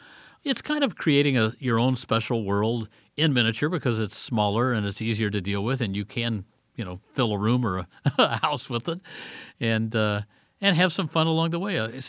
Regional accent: Indianapolis, Indiana, United States; My most recent was an Indy car because I'm an Indy car guy. I grew up in Indy, love racing.

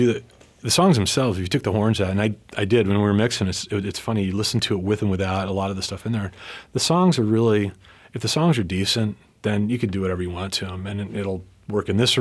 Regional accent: Midwest, United States; I grew up in the Midwest, and so you're going to get, you know, a lot of that kind of gritty Midwestern rock

